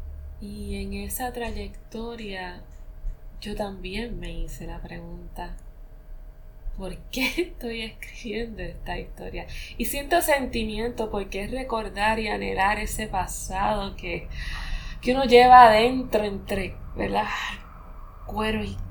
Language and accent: Spanish; Puerto Rico; la realidad que vivo como ciudadana puertorriqueña, como mujer, madre, esposa, hija, amiga, sobrina, nieta, etcétera, que ama Puerto Rico, que vive